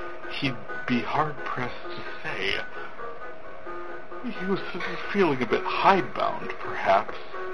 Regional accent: North Dakota, United States; I am from North Dakota

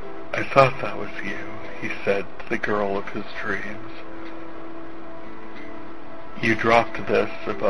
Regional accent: North Dakota, United States; I am from North Dakota

